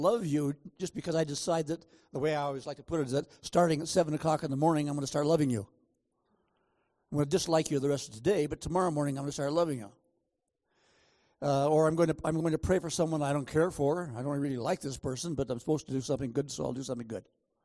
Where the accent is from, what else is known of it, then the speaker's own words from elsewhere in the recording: California, United States; I'm from California originally, and went to college for my bachelor's degree in Rochester, New York, the University of Rochester.